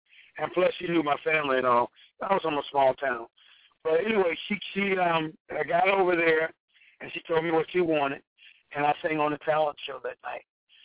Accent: Henderson, North Carolina, United States; Well, I grew up in North Carolina. My grandparents raised me, and I grew up in Henderson, North Carolina.

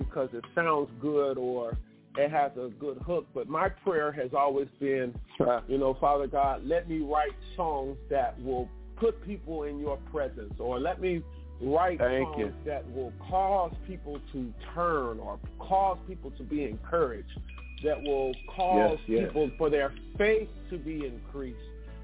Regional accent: Indianapolis, Indiana, United States; I started writing, as a young little boy growing up in Indianapolis.

